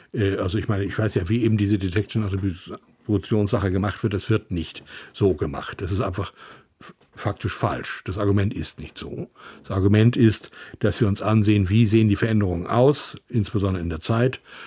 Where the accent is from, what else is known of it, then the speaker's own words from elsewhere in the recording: Wiek, Germany; Ich komme ja aus Wiek. Und in Wiek sprach man eben Hochdeutsch. Dummerweise. Meine älteren Brüder, die aus Mecklenburg geflüchtet sind, die sprachen das wunderbarste platt. Aber mir ist das nicht vermittelt worden, leider.